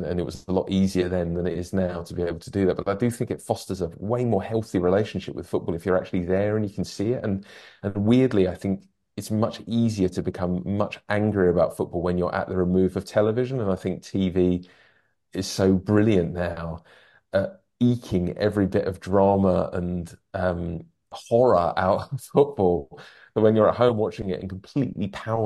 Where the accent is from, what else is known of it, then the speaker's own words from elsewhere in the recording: London, United Kingdom; I'm from South London